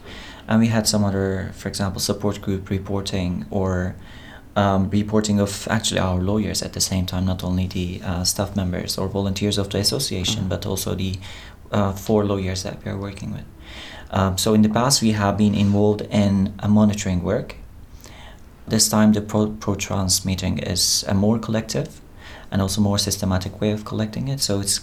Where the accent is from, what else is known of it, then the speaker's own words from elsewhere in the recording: Ankara, Turkey; I'm from Turkey. I'm from the capital.